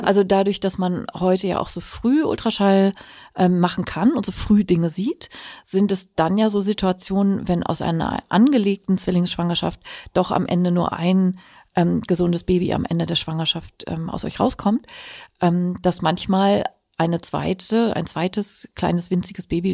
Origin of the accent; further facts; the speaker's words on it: Northern Germany, Germany; als Norddeutsche.